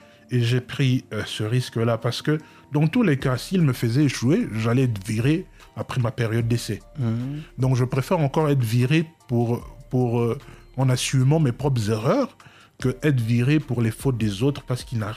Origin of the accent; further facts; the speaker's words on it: Kasa-Vubu, Kinshasa, DR Congo; moi j'ai grandi à Kassavubu